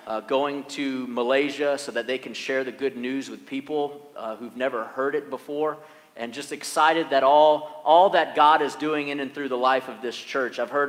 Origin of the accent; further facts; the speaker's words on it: New Orleans, Louisiana, United States; born there; also born or lived in South Carolina; I was born in New Orleans. I have parents from South Africa, and I spent a lot of years in South Carolina, so that makes me a Cajun African-American redneck.